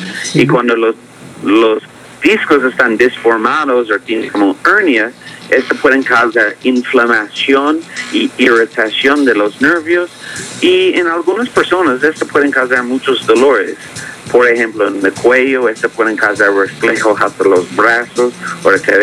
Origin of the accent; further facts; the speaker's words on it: Canada; Nuestros estudios, por ejemplo, yo soy de Canadá, estudié en Canadá y Estados Unidos.